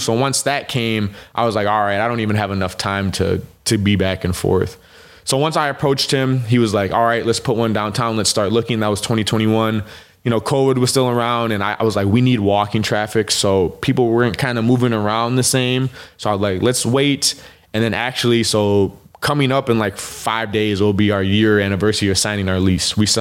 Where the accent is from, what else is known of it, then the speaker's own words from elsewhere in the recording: Rochester, United States; I want to bring one to my hometown before you start getting too big and, opening too many spots and kind of forget about me. So I knew he was working on another location that's kind of by the Cub Stadium. And I was like, can we please try to put one in Rochester